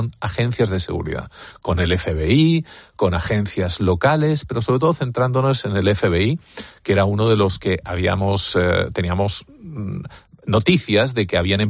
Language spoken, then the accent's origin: Spanish; Spain; Soy el único español y el único no norteamericano